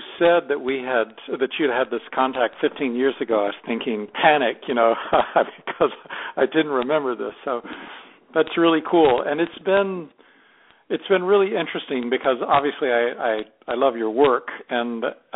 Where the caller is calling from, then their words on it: England, United Kingdom; I'm actually calling from England for this.